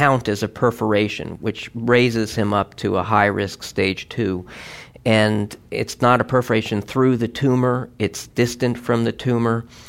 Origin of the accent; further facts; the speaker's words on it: New Jersey, United States; Yeah, I'm from New Jersey, so I know how tough those people are.